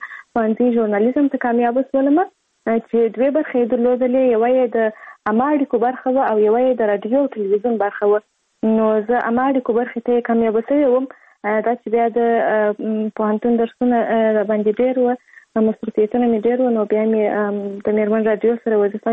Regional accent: Kandahar, Afghanistan; born there; زه په کندهار ولایت کې زیږیدلې یم، او اوس فلحال په کندهار ولایت کې اوسېږم.

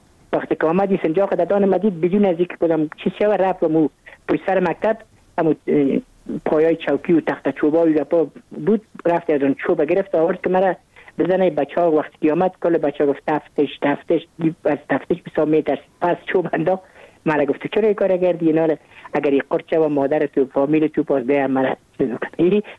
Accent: Kabul, Afghanistan; من متولد کابل هستم، در نایی اول کابل تولد شدیم.

